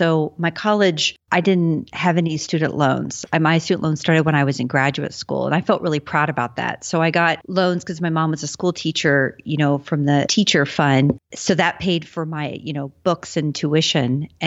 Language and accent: English; Texas, United States; So I grew up in Texas and, you know, my parents lived in the city, San Antonio, and they saved up to buy a farm and then build a house on the farm.